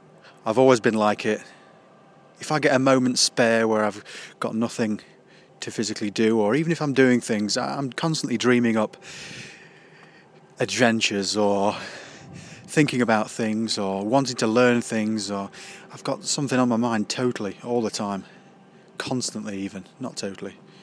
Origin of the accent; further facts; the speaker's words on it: Windsor, New South Wales, Australia; born there; I was born in Australia, and it says that on my passport. I was born in a place called South Windsor, or Windsor, just outside Sydney, in the northwestern suburbs of Sydney.